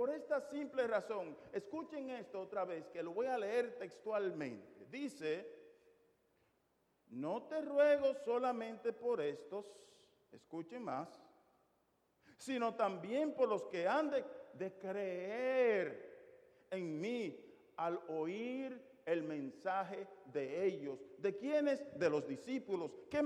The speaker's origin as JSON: {"language": "Spanish", "country": "Dominican Republic", "said": "Diríamos en mi pueblo, en mi República Dominicana, más claro de ahí no canta un gallo."}